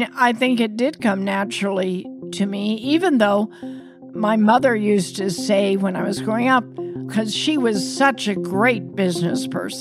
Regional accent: Iowa, United States; I still feel like I'm that little Iowa girl, you know, growing up in the Midwest, having that hard work ethic

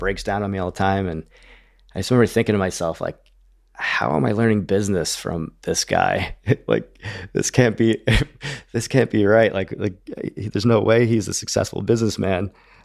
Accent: Long Island, New York, United States; that's just what you did growing up in Long Island in New York. That's a very much part of the culture up there.

